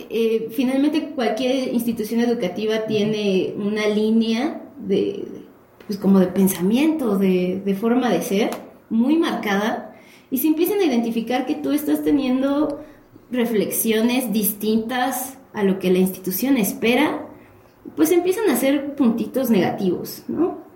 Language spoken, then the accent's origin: Spanish; Mexico; nosotros somos de México